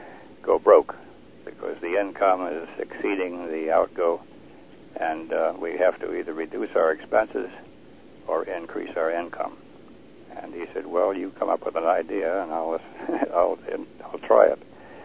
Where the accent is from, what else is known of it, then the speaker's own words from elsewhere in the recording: Lima, Ohio, United States; I had the opportunity to meet him in my hometown, Lima, Ohio, not far from where I live now.